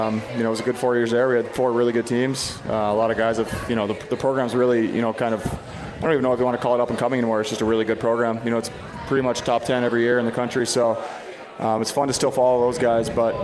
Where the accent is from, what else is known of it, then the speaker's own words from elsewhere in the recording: Michigan, United States; I grew up in Michigan. That's just kind of, it's college from day one.